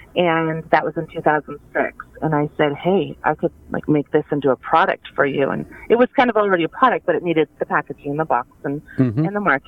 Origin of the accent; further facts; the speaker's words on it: Ventura, California, United States; Well, I'm from Ventura, California, so not too far from your studios.